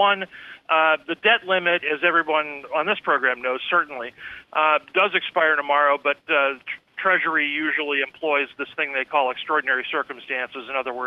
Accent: Pennsylvania, United States; a 40-mile stretch near the place where I grew up in Pennsylvania

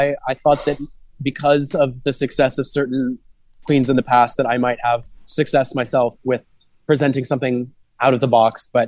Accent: Houston, Texas, United States; now in Seattle, United States; Yeah, I grew up in Houston and I started doing drag in Texas, Houston specifically. So right as I sort of flew the coop and moved to Seattle

